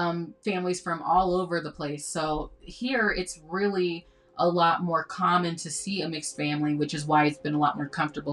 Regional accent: Tulsa, Oklahoma, United States; I mean, I'm literally from Tulsa, so, like, the race riot being right from my hometown

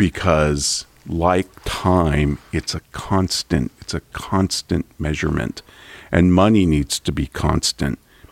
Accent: Santa Rosa, California, United States; I grew up in Santa Rosa, which is where Charles Schulz was from, the creator of Peanuts.

